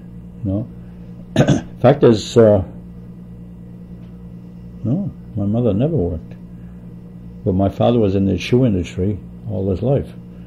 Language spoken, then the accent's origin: English; Lewiston, Maine, United States; also born or lived in Auburn; Yeah, I did, yes. Lewiston, and a few years we moved to Auburn. My folks had bought an apartment building, and we lived there.